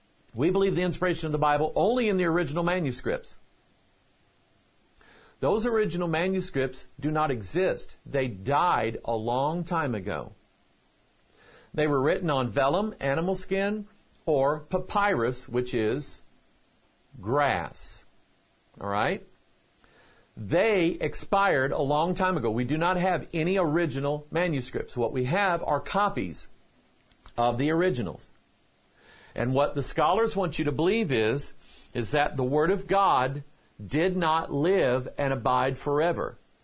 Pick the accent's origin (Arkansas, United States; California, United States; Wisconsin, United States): Arkansas, United States; Pine Bluff; born there; I was born in Pine Bluff, Arkansas, just a few miles away from a paper mill.